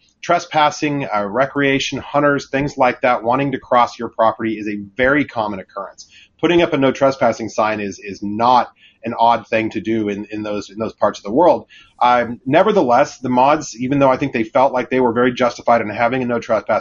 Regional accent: Arizona, United States; I'm from Arizona originally, any of us that have families that settled the West

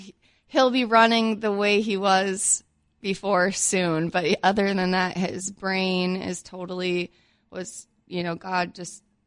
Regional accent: Otter Tail, Minnesota, United States; I'm originally from Otter Tail, Minnesota.

